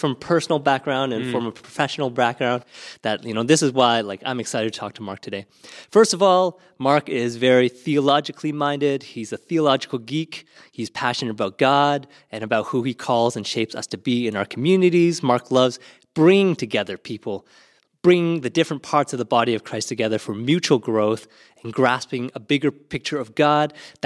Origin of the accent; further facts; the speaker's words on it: Canada; And that goes for us as Canadian Asians, especially sometimes in some regards to our faith and to the church.